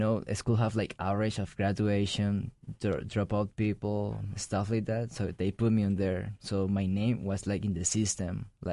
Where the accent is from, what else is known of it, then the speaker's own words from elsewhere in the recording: Colombia; now in United States; Well, first of all, I'm from Colombia.